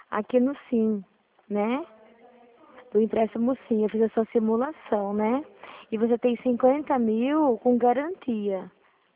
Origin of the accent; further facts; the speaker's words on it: Santa Bárbara d'Oeste, São Paulo, Brazil; Nós não somos Sorocaba, somos de Santa Bárbara do Oeste.